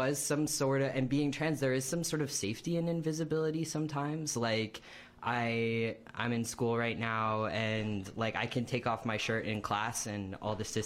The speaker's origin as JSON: {"language": "English", "country": "United States", "said": "I mean, you know, I'm from the States"}